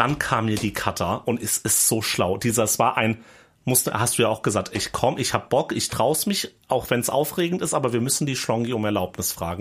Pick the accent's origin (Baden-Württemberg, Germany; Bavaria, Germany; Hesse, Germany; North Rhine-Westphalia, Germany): Hesse, Germany; Schotten; Nidda ist neben meiner Heimat. Schotten und Nidda ist eins sozusagen.